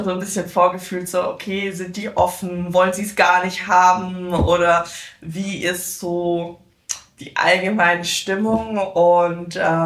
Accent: Baden-Württemberg, Germany; now in Northern Germany; bin in den Norden gezogen, weil ich komme ja ursprünglich aus dem Schwarzwald.

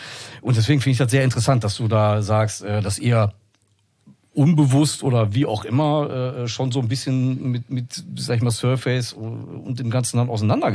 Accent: North Rhine-Westphalia, Germany; wir kommen aus dem Ruhrpott, das ist halt einfach so.

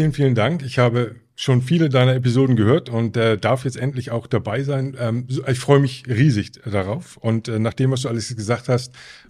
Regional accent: Hamburg, Germany; Geboren bin ich tatsächlich in Hamburg. Ich bin ein Hamburger Fischkopf. Und dort bin ich aufgewachsen, zur Schule gegangen, die ersten Jahre sozusagen verlebt, bis ich 30 geworden bin, habe ich auch in Hamburg gelebt und gearbeitet.

